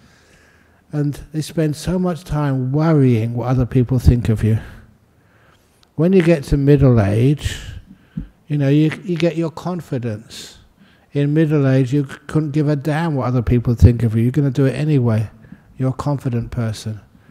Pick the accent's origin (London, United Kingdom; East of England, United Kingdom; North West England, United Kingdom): London, United Kingdom; Acton; And that's where I grew up in London, in West London, Acton. Part of that area is very rough.